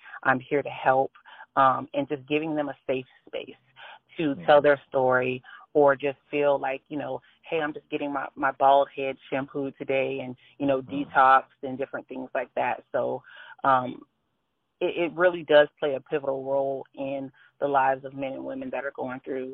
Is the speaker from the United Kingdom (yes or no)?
no; St. Petersburg, Florida, United States; Born and raised in St. Petersburg. I was born and raised in St. Petersburg. I went to Gulfport Elementary. I went to Boca City High School. I went to South Central. I love it here.